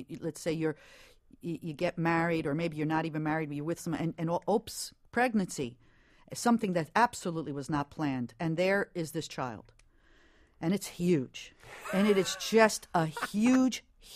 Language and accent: English; New York City, New York, United States; I'm such a New Yorker and proud to be a New Yorker and an ambassador for New York as well, everywhere I go.